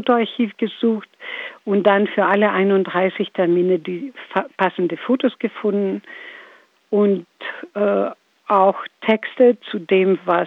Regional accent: Greece; now in Hamburg, Germany

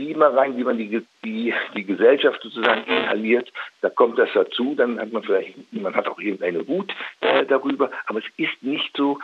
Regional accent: Eifel, Germany; also born or lived in Opladen; 1967 15 Jahre alt gewesen. Ich bin aufgewachsen, bin zwar in Opladen bei Köln geboren, aber aufgewachsen in der Eifel, in ganz kleinen Orten

